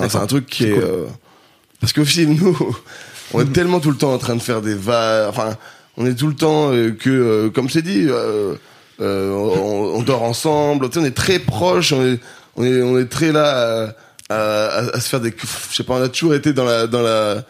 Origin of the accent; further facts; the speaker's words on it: Grenoble, Auvergne-Rhône-Alpes, France; j'ai 800 cultures, j'ai grandi à Grenoble